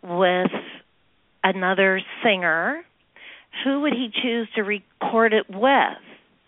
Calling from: Houston, Texas, United States; I'm calling from Houston, Texas.

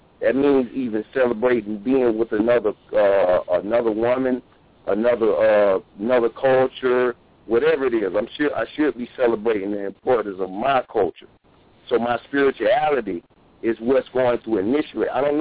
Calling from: Greenville, United States; from Greenville.

